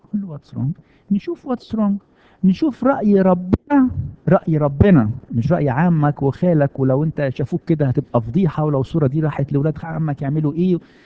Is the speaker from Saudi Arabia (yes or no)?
no; Egypt; احنا بما اننا درسنا في مصر وكبرنا في مصر وتربينا في مصر واشتغلنا في مصر وعشنا الجزء الاول من حياتنا كله في مصر